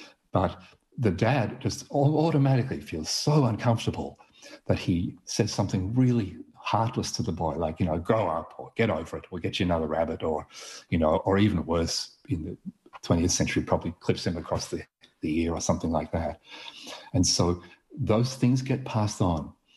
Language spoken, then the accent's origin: English; Yorkshire and the Humber, United Kingdom; I grew up in Yorkshire, which was the world capital of negative parenting.